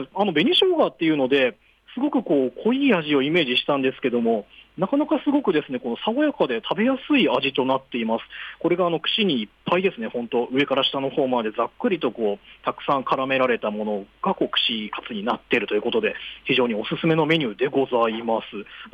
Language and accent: Japanese; Oita, Japan; あとですね、僕が大分出身、まあ、というのもありまして